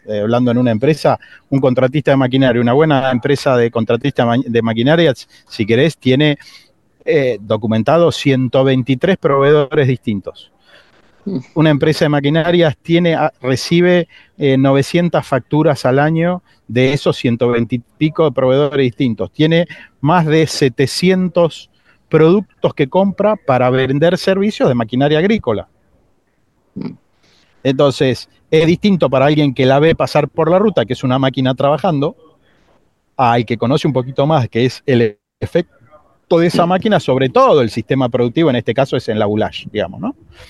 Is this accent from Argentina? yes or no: yes; Buenos Aires Province, Argentina; yo soy de Erol, sur de la provincia de Buenos Aires